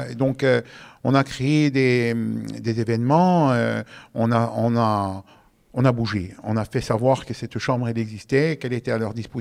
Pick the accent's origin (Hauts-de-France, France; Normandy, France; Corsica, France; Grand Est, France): Corsica, France; parce qu'on est des Iliens et on sait la difficulté qui est la nôtre au quotidien.